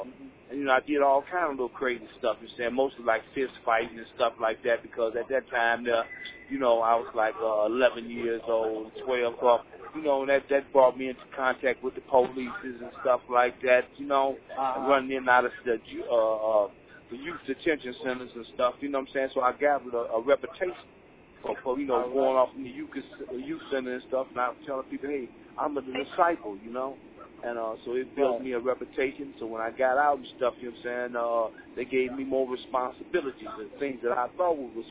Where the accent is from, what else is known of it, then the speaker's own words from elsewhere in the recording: Chicago, Illinois, United States; When I first joined up the gang, I was from Chicago, Illinois, Chicago's west side.